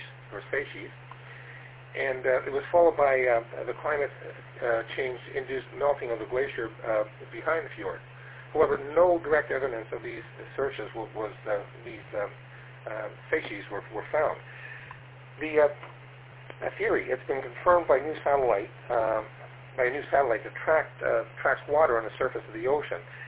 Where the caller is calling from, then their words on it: Toronto, Ontario, Canada; I'm transmitting from Toronto, Ontario, Canada.